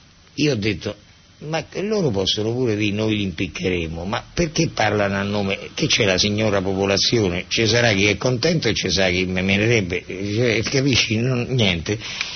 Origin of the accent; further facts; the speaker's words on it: Terni, Umbria, Italy; Io sono di Terni, dei Burini, non sono di Roma